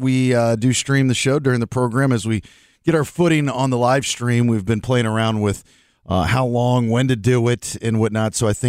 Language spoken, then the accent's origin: English; Maryland, United States; also born or lived in Atlanta; I could tell you the address that I grew up in Maryland as a kid, but I couldn't tell you the address of my Atlanta address a year ago.